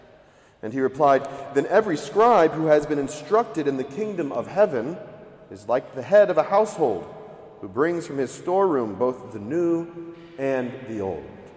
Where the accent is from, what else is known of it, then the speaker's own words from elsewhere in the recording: Houston, Texas, United States; I grew up in Houston, Texas, close to NASA, and even gave tours at NASA as a college summer job and things like that, but I hold no degrees in science.